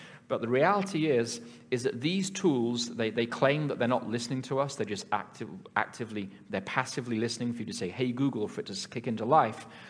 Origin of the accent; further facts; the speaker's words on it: England, United Kingdom; I come from England, and the government, the National Health Service, has been rolling out a track and trace app.